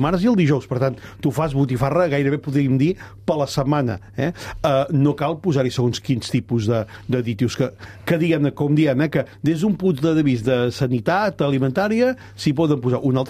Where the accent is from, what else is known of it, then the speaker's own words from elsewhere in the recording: Catalonia, Spain; Ara em fas pensar, ara em fas pensar que a la meva comarca, la Garrotxa